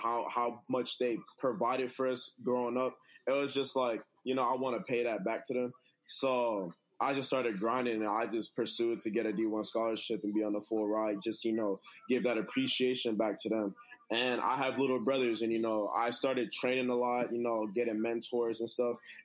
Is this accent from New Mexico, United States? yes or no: no; Minneapolis, Minnesota, United States; So it's just like growing up in Minneapolis and stuff like that.